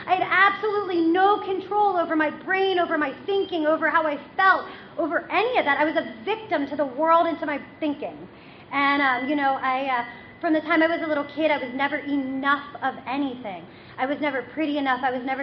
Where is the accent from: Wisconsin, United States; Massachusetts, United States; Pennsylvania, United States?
Pennsylvania, United States; Pittsburgh; also born or lived in Philadelphia; now in York, United States; I grew up in Pittsburgh. And I lived in Philadelphia for like the past, well, I live in York now, but for 5 years I lived in Philadelphia.